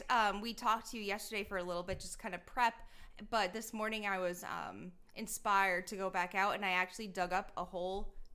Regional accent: Mystic, Connecticut, United States; so I'm from Mystic, Connecticut, and, like, Groton against Ledyard for, like, the, you know, Thanksgiving game.

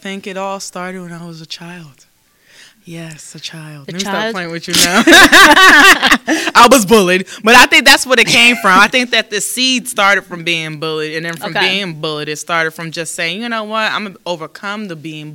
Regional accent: Brooklyn, New York, United States; Mm-hmm. Williamsburg, and Cooper's Projects.

